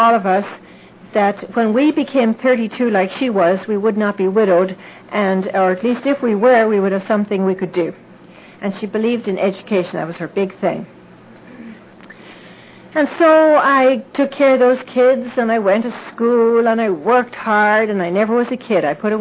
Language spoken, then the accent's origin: English; Ireland; I was born and raised in Ireland.